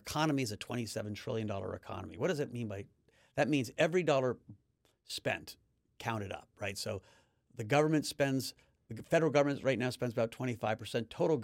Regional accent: United States; Not great as an American. I wish it would turn around.

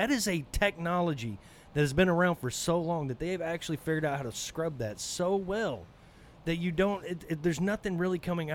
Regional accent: Arkansas, United States; I'm sorry, I'm from Arkansas.

